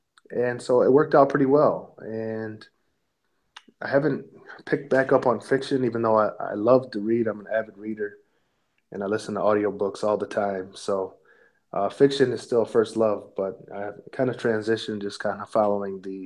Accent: Connecticut, United States; now in Michigan, United States; I was raised on the East Coast of the U.S. in Connecticut, and so I moved here a while back and haven't left yet, so here I am.

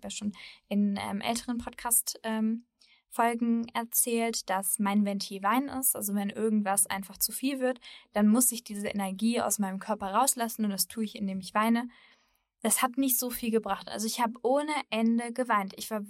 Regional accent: Germany; Ich glaube, das lieben die Deutschen so. Ich meine, ich ziehe mich ja selbst als Deutsche dazu, so ist es nicht.

